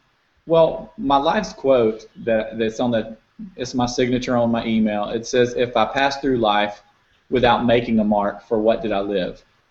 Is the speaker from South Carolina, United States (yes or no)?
yes; South Carolina, United States; I'm from South Carolina.